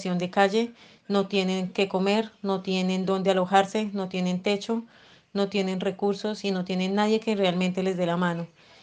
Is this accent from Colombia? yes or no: yes; Colombia; now in Chile; Somos muchos colombianos, somos un promedio más o menos más de 400 colombianos